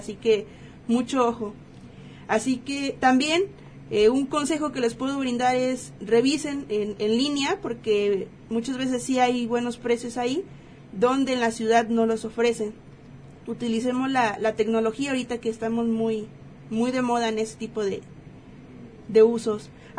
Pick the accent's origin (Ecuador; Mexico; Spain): Mexico; porque como buenos mexicanos, o la mala costumbre que nos viene arrasando, pues bueno, no tenemos esa cultura de ahorrar.